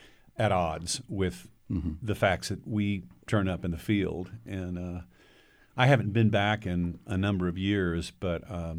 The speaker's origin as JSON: {"language": "English", "town": "Dallas", "region": "Texas", "country": "United States", "tie": "born or raised there", "said": "I grew up in Dallas. We had the Dallas Times-Herald, Dallas Morning News, great newspaper war."}